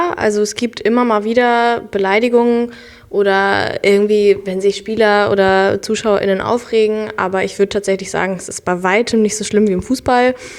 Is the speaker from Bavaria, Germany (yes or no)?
no; Kiel, Schleswig-Holstein, Germany; ich bin in Kiel aufgewachsen